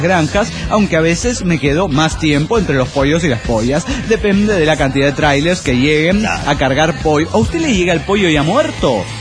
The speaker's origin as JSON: {"language": "Spanish", "town": "Viale", "region": "Entre Ríos", "country": "Argentina", "said": "de Vial, Entre Ríos, Argentina."}